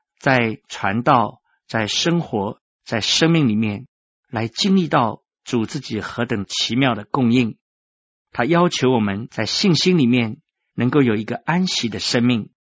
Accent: China; 我们中国人说，天有不测风云。

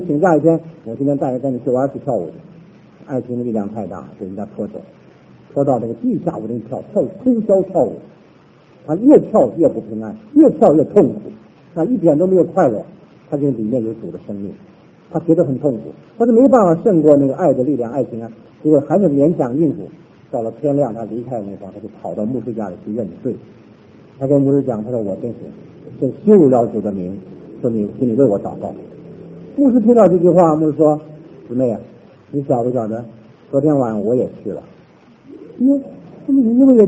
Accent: Northeast China, China; 我的祖父啊，我们东北人

